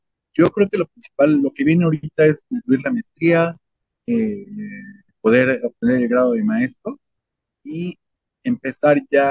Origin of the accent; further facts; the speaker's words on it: Mexico; Y yo soy latinoamericano, yo apoyo cuando pierdo México en un mundial